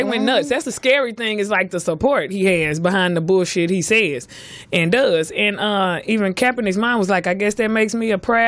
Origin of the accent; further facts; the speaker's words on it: Texas, United States; Can't nobody tell … what to do, and I'm from Texas.